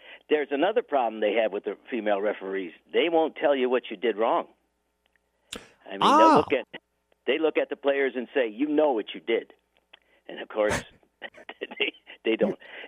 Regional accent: Chicago, Illinois, United States; I'm from Chicago myself.

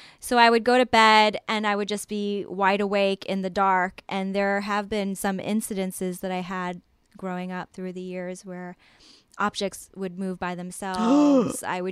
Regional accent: New York, United States; Because New York is my hometown. So when I come here, I stay with my fam.

